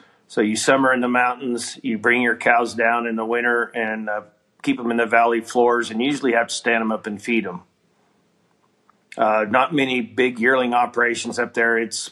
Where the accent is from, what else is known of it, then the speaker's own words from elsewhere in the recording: Texas, United States; also born or lived in Colorado; Originally was born and raised in the Texas Panhandle, lived in Colorado for about 25 years and have been back down here for about 3 years